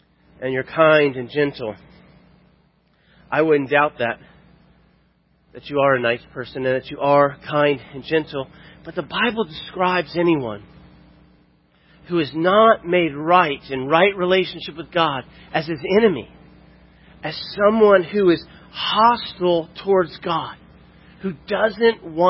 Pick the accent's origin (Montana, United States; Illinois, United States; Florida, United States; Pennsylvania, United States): Florida, United States; I'm from Florida. We go to Florida just about every year to see family and friends.